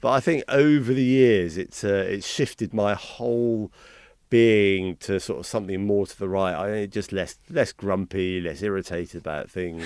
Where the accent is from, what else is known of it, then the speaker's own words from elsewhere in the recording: Brighton, South East England, United Kingdom; I come from Brighton